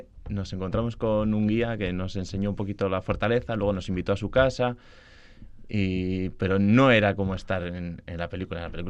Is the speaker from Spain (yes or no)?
yes; Villanueva de Valdegovía, Basque Country, Spain; De Villanueva, de Valdegovía. Y claro, mi abuelo trabaja en la huerta